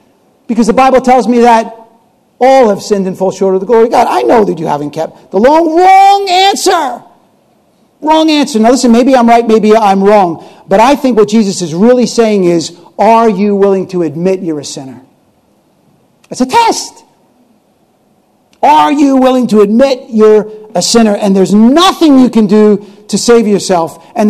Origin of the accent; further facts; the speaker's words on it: New York, United States; I grew up in New York, Italian Catholic.